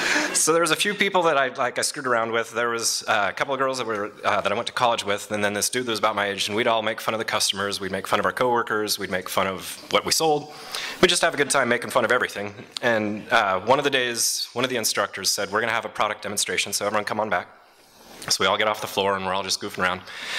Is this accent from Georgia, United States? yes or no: no; Idaho, United States; now in California, United States; Now, when I first moved to California, I grew up in Idaho, and I wrote, and I was very creative.